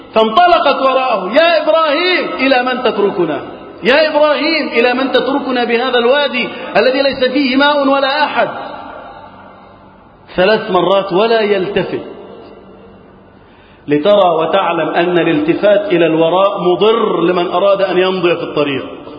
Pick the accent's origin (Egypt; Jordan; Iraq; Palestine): Egypt; بلدنا مصر